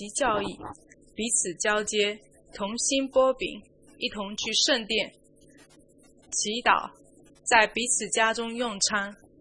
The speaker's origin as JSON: {"language": "Chinese", "country": "Singapore", "said": "我来自新加坡，那里没有牧羊场。我第一次来澳大利亚时"}